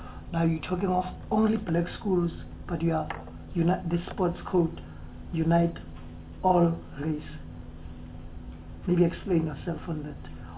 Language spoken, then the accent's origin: English; Soweto, Gauteng, South Africa; You know, I'm from Soweto.